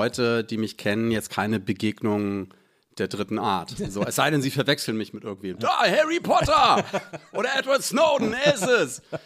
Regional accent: Bad Schwartau, Schleswig-Holstein, Germany; also born or lived in Hamburg; Ich bin gebürtiger Hamburger und habe den Großteil meiner Kindheit und Jugend in Bad Schwartau verbracht, in Schleswig-Holstein.

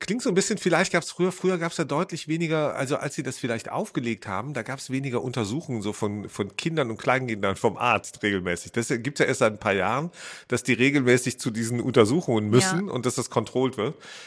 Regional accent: Rhineland, Germany; ich bin ja Rheinländer, ne?

